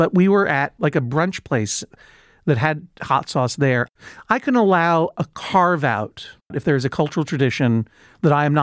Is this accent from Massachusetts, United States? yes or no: yes; Boston, Massachusetts, United States; talking with that accent, even though I'm from Boston. I've never had a Boston accent.